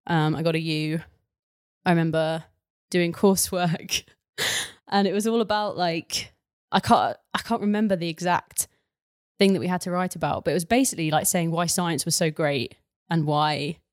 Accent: South East England, United Kingdom; So I am originally from Sussex, a small town in Sussex. And I have lived in the same house. My parents have never moved. I lived in the same house my entire life until I went to university.

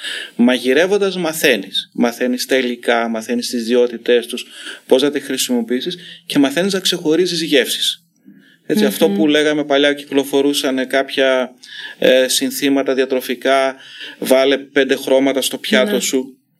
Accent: Thessaloniki, Central Macedonia, Greece; στην πατρίδα μου, τη Θεσσαλονίκη.

